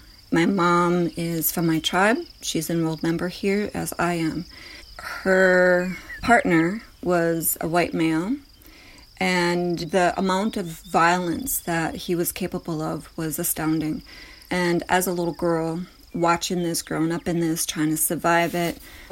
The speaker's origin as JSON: {"language": "English", "region": "Minnesota", "country": "United States", "said": "I am Wolf Clan. … I am from the White Earth Ojibwe Nation."}